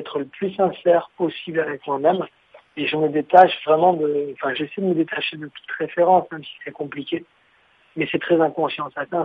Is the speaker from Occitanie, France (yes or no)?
no; Bordeaux, Nouvelle-Aquitaine, France; moved away as an adult; also born or lived in Montreal / Spain; now in Paris, France; Oui, je suis originaire de Bordeaux. J'ai pas mal bougé. J'ai vécu à Montréal, en Espagne, et j'ai grandi à Bordeaux. Et aujourd'hui, oui, je suis à Paris.